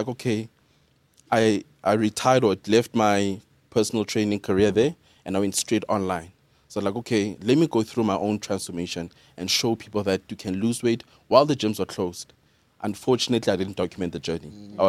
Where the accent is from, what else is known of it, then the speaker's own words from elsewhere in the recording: Soweto, Gauteng, South Africa; So, second born out of two other brothers, from Soweto, Midlands.